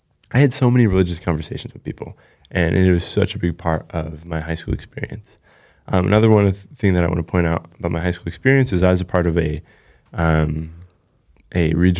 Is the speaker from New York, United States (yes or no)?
no; St. Louis, Missouri, United States; I grew up in St. Louis, Missouri, which, for those of you who don't know, is a very religious town. At least it was whenever I was growing up.